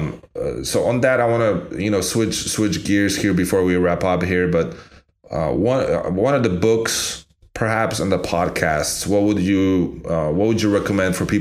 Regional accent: Poland; English is a second language; I remember growing up in Toland, there and his company FUBU was a lot of his clothes were being imported from US to Poland, like this cool gear.

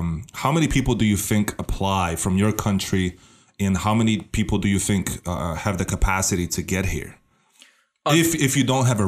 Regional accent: Poland; English is a second language; moved away as an adult; now in United States; I'm from Poland and I came here when I was 19.

